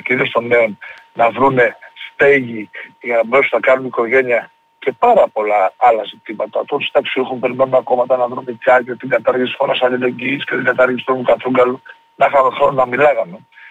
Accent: Karydi, Crete, Greece; στο χωριό μου το Καρύδι, στο Λασίφι

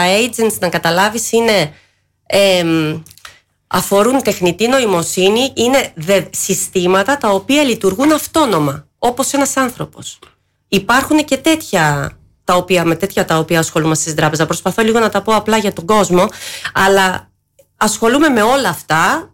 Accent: Greece; Είναι η Ελλάδα μου, κατάλαβες.

